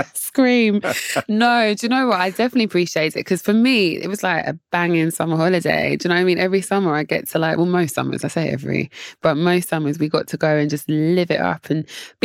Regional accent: Jamaica; as a Jamaican child growing up, I would always see this, and it is curry goat with white rice

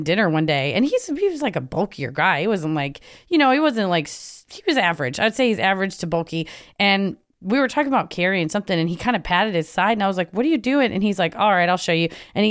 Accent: Iowa, United States; I live in a rural area in Iowa. My hometown is the place where … played his last concert and, unfortunately, was killed in a plane crash.

